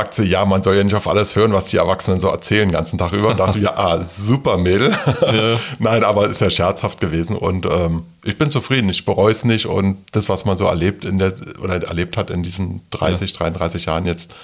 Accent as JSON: {"language": "German", "region": "Berlin", "country": "Germany", "tie": "born or raised there", "said": "Na, also ich bin in Berlin-West, kann man ja noch so sagen, geboren. Ja. Also, und das ist auch zufriedenstellend gewesen zu dem damaligen Zeitpunkt. Ja, und dann ist man halt in Britz in Neukölln aufgewachsen"}